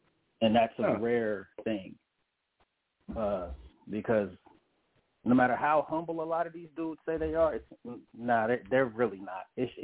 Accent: San Jose, California, United States; And I just happened to be, I'm from San Jose, and he happens to have relatives from San Jose.

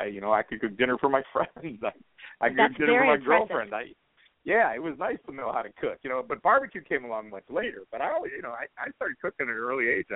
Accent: Chicago, Illinois, United States; Well, I'm a Chicago Bears fan because I grew up in Chicago my whole life.

